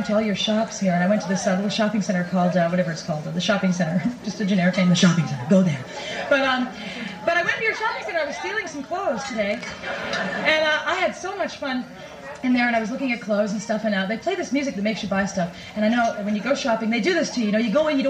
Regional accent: Toronto, Ontario, Canada; No, I'm from Toronto, in Toronto, and you're from Newfoundland

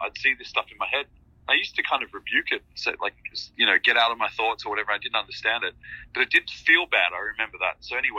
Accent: Melbourne, Victoria, Australia; a speaker came to Australia where I'm from. I'm from Melbourne, Australia.

